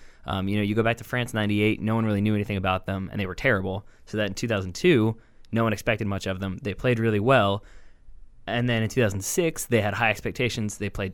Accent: United States; Obviously, I'm American. I'm always going to support the U.S. national team.

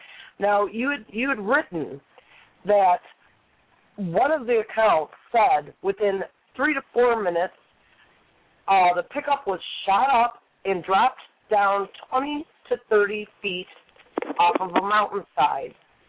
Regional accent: Michigan, United States; I'm not all my listeners are from California, and I'm from Michigan.

